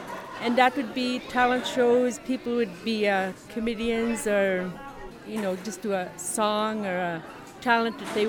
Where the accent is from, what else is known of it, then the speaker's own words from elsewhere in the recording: Aleknagik, Alaska, United States; now in Dillingham, United States; and I'm from Dillingham now. Was from Alaknikik.